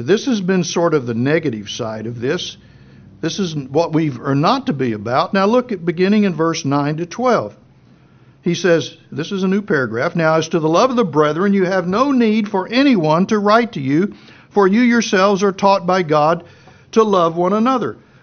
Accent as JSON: {"language": "English", "town": "Plainview", "region": "Texas", "country": "United States", "tie": "born or raised there", "said": "Growing up in Plainview, Texas, it's almost that kind of talk."}